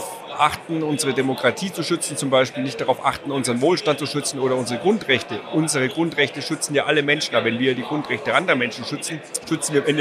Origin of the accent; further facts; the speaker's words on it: Munich, Bavaria, Germany; ich bin aus München und ich habe damit eh ein Problem mit deutscher Sprache.